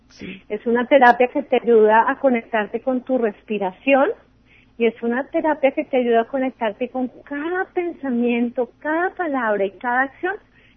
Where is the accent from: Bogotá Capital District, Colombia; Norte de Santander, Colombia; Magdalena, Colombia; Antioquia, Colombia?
Bogotá Capital District, Colombia; Bogotá; Crecí en Bogotá, Colombia, y cerca de Bogotá mi papá tenía una granja donde tenía vacas